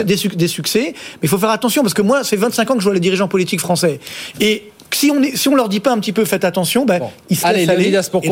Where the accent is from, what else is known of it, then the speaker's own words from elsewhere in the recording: Orly, Île-de-France, France; je viens des cités HLM d'Orly, donc j'en ai bénéficié de ces dettes sociales.